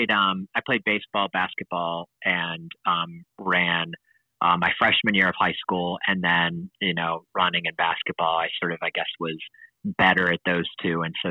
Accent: Pittsburgh, Pennsylvania, United States; moved away as an adult; now in New England, United States; I grew up in Pittsburgh, so sort of born and raised there, and migrated up to the New England area for college, and have pretty much stayed up here ever since.

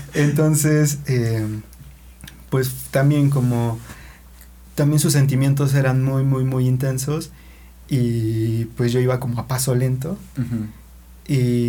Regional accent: Puebla, Mexico; jamás había salido de México ni de Puebla

